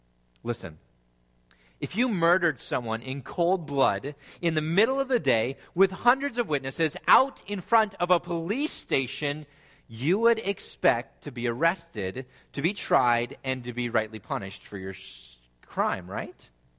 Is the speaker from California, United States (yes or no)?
yes; California, United States; Growing up in California, I saw them all the time.